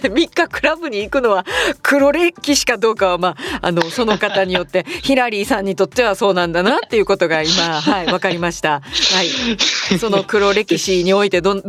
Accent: Kansai, Japan; 関西出身としてアホなおばちゃんとして受けたいっていう気持ちと、

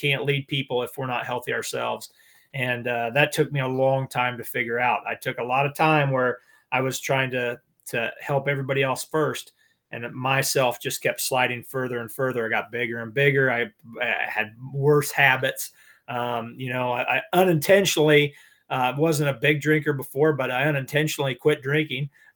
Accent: Pleasantville, Iowa, United States; I came from a little town of 1,500 people, Pleasantville, Iowa. The movie actually debuted in my hometown.

